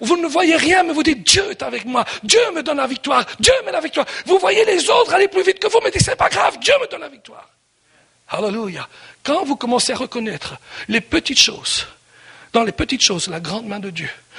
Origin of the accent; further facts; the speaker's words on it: Belgium; Je suis belge de nationalité.